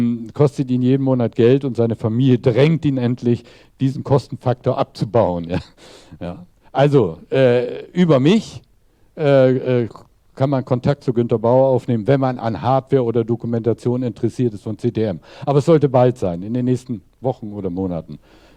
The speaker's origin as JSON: {"language": "German", "town": "Radolfzell", "region": "Baden-Württemberg", "country": "Germany", "said": "ich komme aus Radolfzell."}